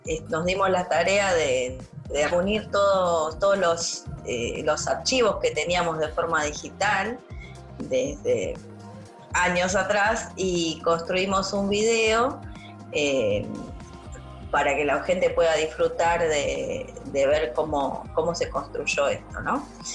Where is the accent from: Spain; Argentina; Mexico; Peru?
Argentina; Partido de la Costa, Buenos Aires Province; Bueno, yo me crié en otro lugar, en otro territorio. Yo me crié en el Partido de la Costa.